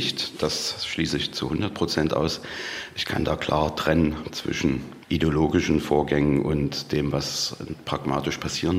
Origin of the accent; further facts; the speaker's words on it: East Germany, Germany; Ich bin als in der DDR aufgewachsenes Kind leider, ich bereue es wirklich, ich wäre gerne anders aufgewachsen, leider atheistisch aufgewachsen. Ich bin jetzt 55 Jahre